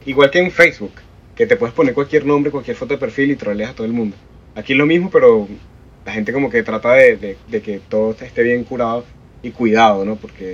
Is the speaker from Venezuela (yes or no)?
yes; Caracas, Capital District, Venezuela; Y me gustaba, Caricuao es una zona popular de Caracas, por los que no saben dónde queda Caricuao